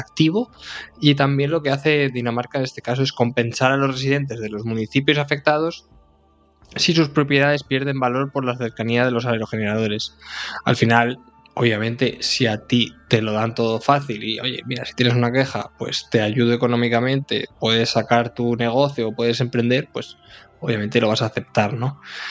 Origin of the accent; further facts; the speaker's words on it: Castilla-La Mancha, Spain; yo voy a mi pueblo y al final en La Mancha creas con, ¿no?, con toda la identidad cultural de los molinos